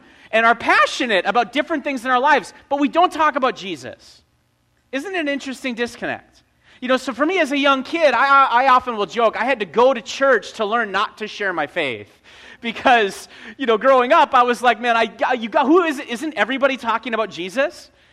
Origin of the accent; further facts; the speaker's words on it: North Dakota, United States; born and raised in North Dakota and came to Christ at a yo